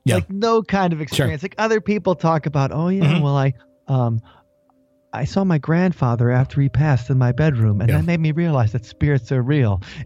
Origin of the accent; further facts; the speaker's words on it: Milwaukee, Wisconsin, United States; And we grew up in the Milwaukee area, but you could pick up Chicago radio in Milwaukee because it's only 80 miles away.